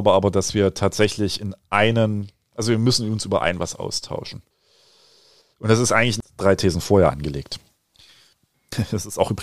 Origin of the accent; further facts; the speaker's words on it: East Germany, Germany; Und als Ostdeutscher beginnt man dann ja sehr schnell in diese Frage